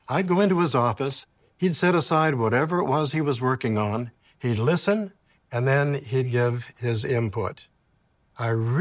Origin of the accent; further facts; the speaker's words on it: Canada; Before we had a kingdom hall in my hometown, the congregation met in a rented facility. Now in October, the place was decorated for Halloween. And in December, there was a great big Christmas tree on the platform. We couldn't move it. Now, this was in Canada